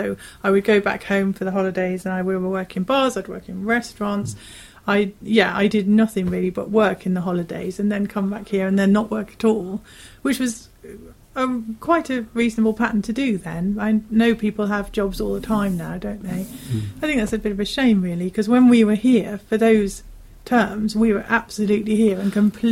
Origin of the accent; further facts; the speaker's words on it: Tamworth, West Midlands, United Kingdom; No, I'm from Staffordshire.